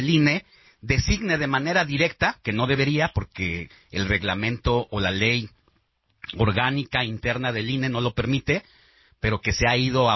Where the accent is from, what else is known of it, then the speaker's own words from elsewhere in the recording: Miguel Hidalgo, Mexico City, Mexico; yo soy de la Miguel Hidalgo